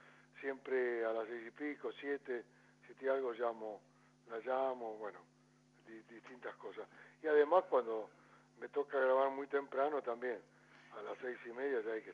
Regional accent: Argentina; yo en la realidad soy ciudadano también argentino y soy más argentino que italiano

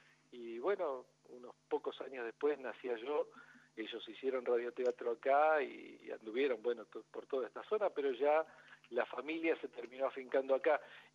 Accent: Concepción del Uruguay, Entre Ríos, Argentina; Soy de acá, de Concepción del Uruguay

